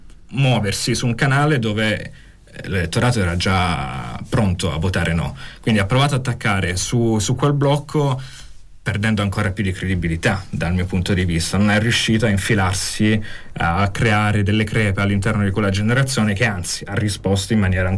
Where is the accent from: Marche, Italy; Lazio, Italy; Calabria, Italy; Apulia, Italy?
Calabria, Italy; poi io da calabrese ancora di più ne sono orgoglioso